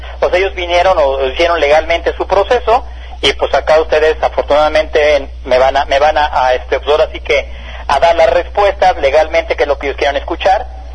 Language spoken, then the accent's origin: Spanish; Mexico; lo que podemos como mexicanos hacer.